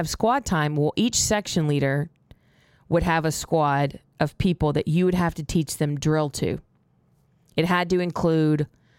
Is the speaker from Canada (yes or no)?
no; Carthage, Texas, United States; I grew up in Carthage, Texas, a very small town in East Texas. Back in the day, it was smaller. It's a little larger now.